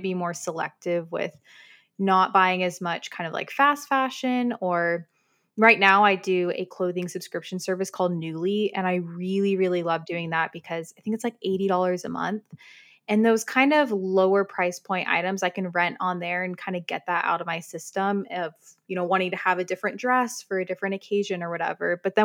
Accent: Texas, United States; but one that I can get behind, especially as a Texan, are all the cowboy boots I've been seeing lately.

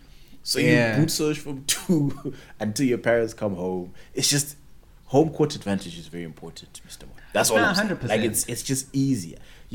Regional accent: Zimbabwe; Where you lived when we were growing up in Zim, very, very important.

